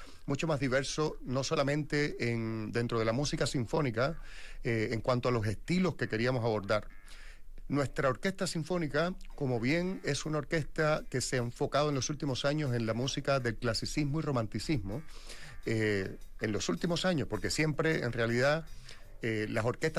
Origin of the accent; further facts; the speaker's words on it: Unión de Reyes, Matanzas, Cuba; soy cubano, de un pueblecito bien chico en el sur del país, que se llama Unión de Reyes, que fue cuna de muchos poetas, pintores, dramaturgos, dramaturgas.